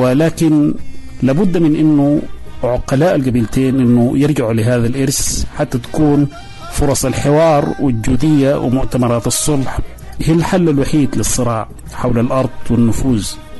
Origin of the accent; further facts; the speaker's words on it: Darfur, Sudan; وده كله كان عندنا في دارفور. وبرضو عندنا إرثنا القومي اللي تربطنا به في سبيل التعايش. حقيقة أهلنا الرزيقات والمعالية أهل فروسية وشجاعة وكرم،